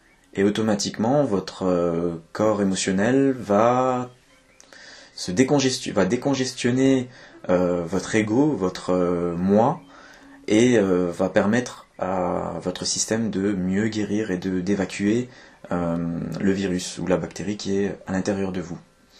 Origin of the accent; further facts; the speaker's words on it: Grand Est, France; vous êtes rentré chez nous en Moselle-Est, où il fait bien froid